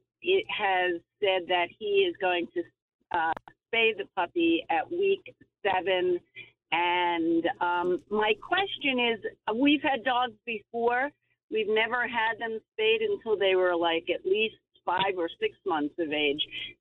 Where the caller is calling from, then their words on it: New York, United States; Euland, New York.